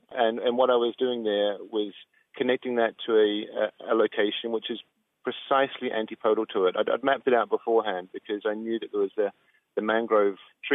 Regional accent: South Island, New Zealand; moved away as an adult; growing up in the South Island

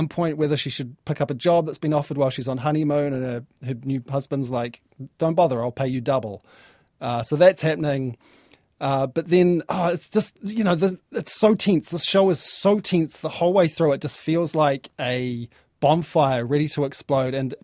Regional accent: Whanganui, Manawatū-Whanganui, New Zealand; I'm from Whanganui

